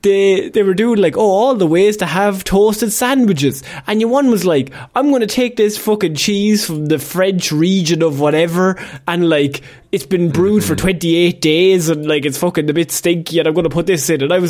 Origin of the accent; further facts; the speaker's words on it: Ireland; I mean, like, as Irish people, we are grown up to be like, look, these are the best ones. And they are obviously ours, so we are biased.